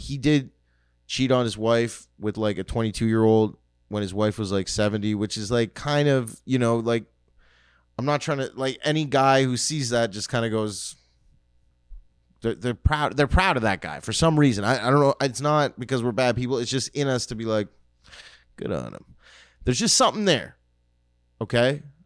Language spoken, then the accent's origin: English; Toronto, Ontario, Canada; I'm a Leaf fan only because I'm from Toronto